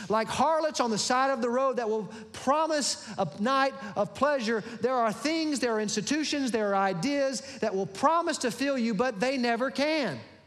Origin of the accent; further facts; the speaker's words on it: Birmingham, Alabama, United States; now in Pensacola, United States; You know, I'm not a native of Pensacola. I'm from Birmingham, Alabama, and I moved here to be on staff here at Hillcrest.